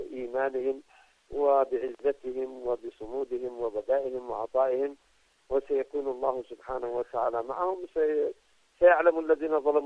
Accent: Yemen; بأن نخرج نحن كيمنيين من المحافظات الجنوبية

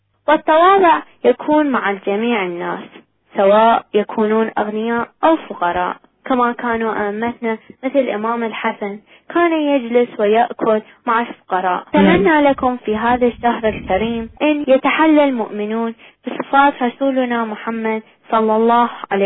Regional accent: Iraq; من العراق وعمري 13 سنة

